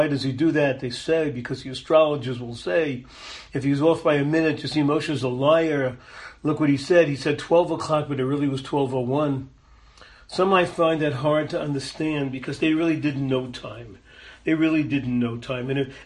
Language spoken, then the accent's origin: English; Brooklyn, New York, United States; I remember when I grew up in Crown Heights. It was a beautiful little park called the Brooklyn Botanic Gardens.